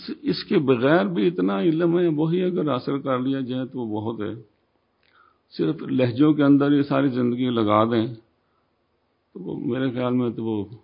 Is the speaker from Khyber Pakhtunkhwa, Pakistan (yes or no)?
no; Multan, Punjab, Pakistan; moved away; میں ملتان کا رہنے والا ہوں, وہیں سے ادھر آ کے اب ادھر کا ہی ہو گیا ہوں. پیچھے ہم امرتسر کے ہیں.